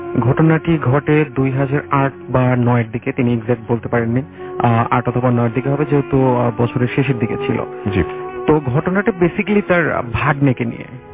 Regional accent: Pabna, Rajshahi Division, Bangladesh; now in Dhaka, Bangladesh; আসসালামু আলাইকুম। আমি এসেছি মধ্যপাড়া থেকে, আমার হোম টাউন পাবনা অষ্টমনির সাথে।

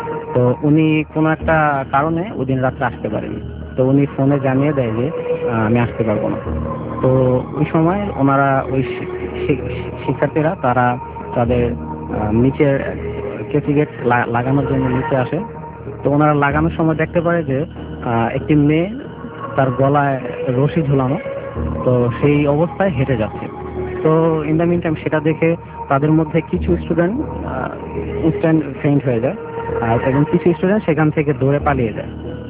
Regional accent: Dhaka, Dhaka Division, Bangladesh; আমি যাত্রাবাড়ি সোনাপাড়া থেকে এসেছি।

